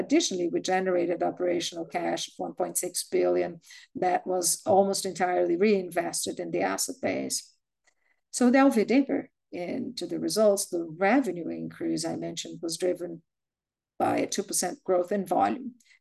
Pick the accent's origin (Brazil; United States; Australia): Brazil; São Paulo; the new CFO and head of investor relations. I'm from Sao Paulo. I was born and raised here in Sao Paulo City